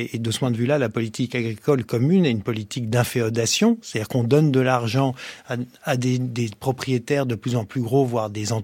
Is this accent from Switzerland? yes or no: yes; Switzerland; la chimie suisse, puisque je viens de Suisse